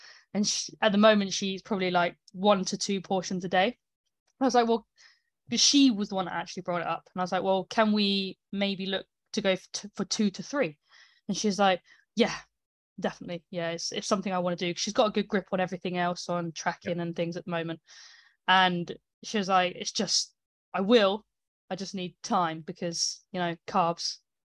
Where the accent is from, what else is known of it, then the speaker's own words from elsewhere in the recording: United Kingdom; I'm British. I'll take any sun I can get.